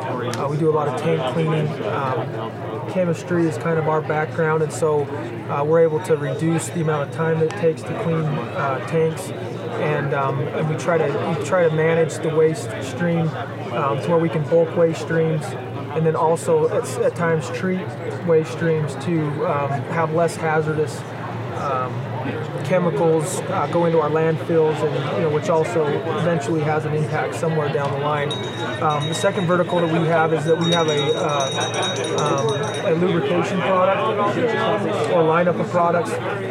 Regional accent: Bozeman, Montana, United States; Bozeman, Montana.

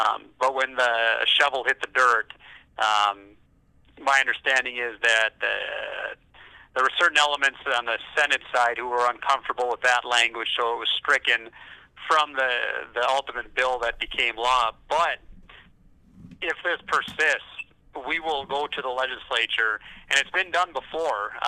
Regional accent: Mattock, North Dakota, United States; growing up in Mattock, North Dakota, you know, class of 18 in high school, no stoplights.

